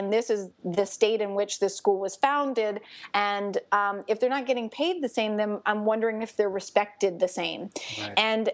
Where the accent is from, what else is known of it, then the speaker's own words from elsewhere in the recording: New Orleans, Louisiana, United States; moved away as an adult; also born or lived in Seattle; So I'm from New Orleans, but when I got back from the Peace Corps, I moved out to Seattle